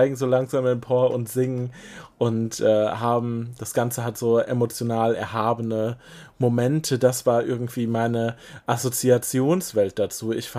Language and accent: German; North Rhine-Westphalia, Germany; Ich komme aus NRW.